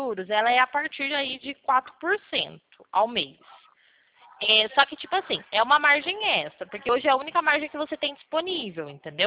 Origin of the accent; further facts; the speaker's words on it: Pirassununga, São Paulo, Brazil; Eu sou do estado de São Paulo, Pirassununga.